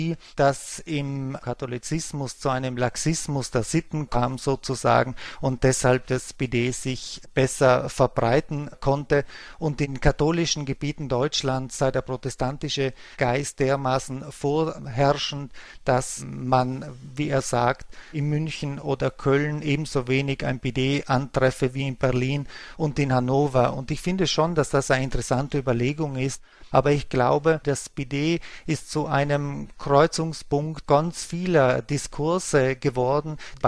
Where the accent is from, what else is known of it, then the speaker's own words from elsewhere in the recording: Trentino-Alto Adige, Italy; in meinem Elternhaus, da wo ich aufgewachsen bin, im Südtirol der 1980er Jahre